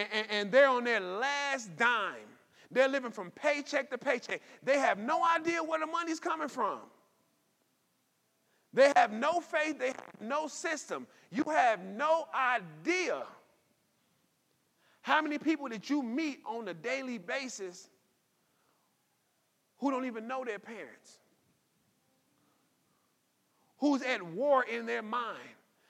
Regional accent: United States; me being an American, born in America, living in America my entire life

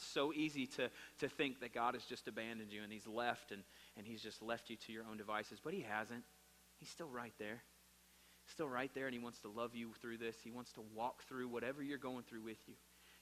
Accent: Florida, United States; I'm a Florida State Seminoles fan. I'm from Florida.

